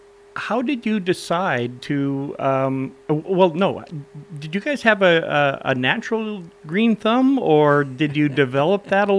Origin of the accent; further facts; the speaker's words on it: Dillingham, Alaska, United States; I grew up out in Dillingham. And we had salmon three meals a day, 365 days a year.